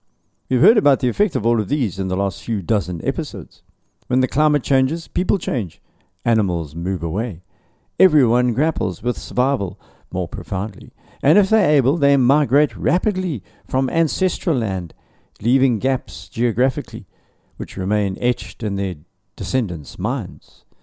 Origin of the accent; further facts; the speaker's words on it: KwaZulu-Natal, South Africa; I was raised in Inkwaleni Valley in northern Zululand, where the mysterious Mhlathuzi River flows powerfully after these storms.